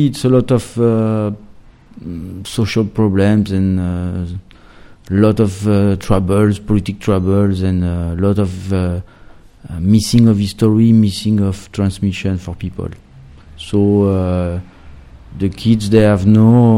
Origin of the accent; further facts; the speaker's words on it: Kampong Som, Preah Sihanouk, Cambodia; English is a second language; Come from Kampong Som, Cambodia.